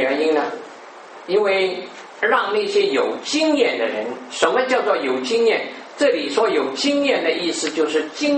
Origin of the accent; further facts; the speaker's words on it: China; 我们中国人常常说，有现在很多人是喜欢给别人戴高帽子，对不对？